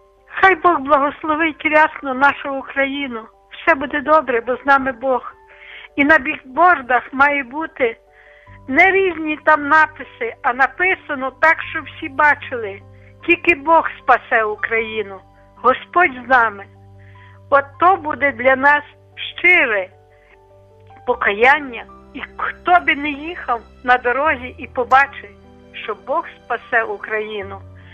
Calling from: Lviv, Lviv Oblast, Ukraine; я зі Львова.

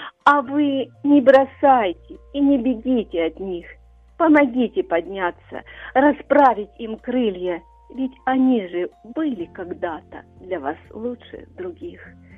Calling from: Dnipro, Dnipropetrovsk Oblast, Ukraine; я з Дніпра.

